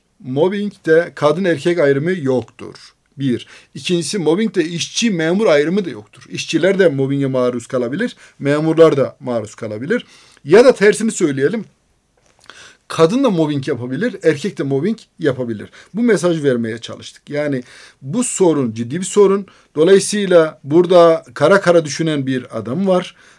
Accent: Ankara, Turkey; also born or lived in Adıyaman; Doğduğumuz yer Adıyaman. Ben Adıyamanlıyım. Doyduğum yer Ankara. Ben ilkokuldan sonra Ankara'da yetiştim. Ortaokul, lisede dahil Ankara'da okudum.

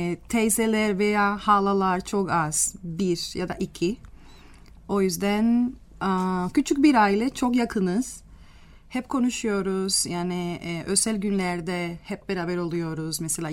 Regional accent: Havana, Cuba; Turkish is a second language; moved away as an adult; now in Ankara, Turkey; Ben Kübalıyım. Havana'da doğdum. Şimdi 29 yaşındayım ve Türkiye'de yani Ankara'ya taşındım. Yaşıyorum şimdi burada. Yaklaşık 7 senedir.

